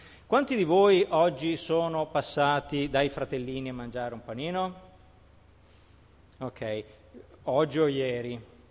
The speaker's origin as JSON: {"language": "Italian", "town": "Padua", "region": "Veneto", "country": "Italy", "said": "vengo da Padova"}